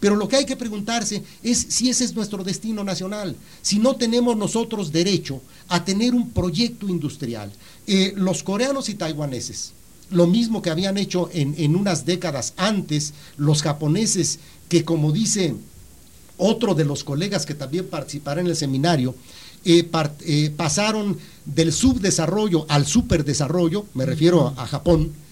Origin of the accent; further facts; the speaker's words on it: Mexico; sentimos que nuestra responsabilidad como investigadores mexicanos es insistir